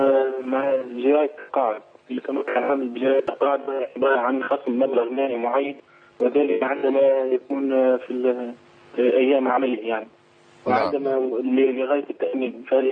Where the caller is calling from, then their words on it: Tunisia; الجمعة الثانية عندنا في تونس وهي تقام قبيل العصر